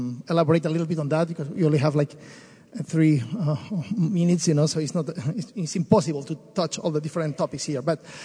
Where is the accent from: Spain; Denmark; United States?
Spain; English is a second language; coming from Spain, and you know, because I'm from Spain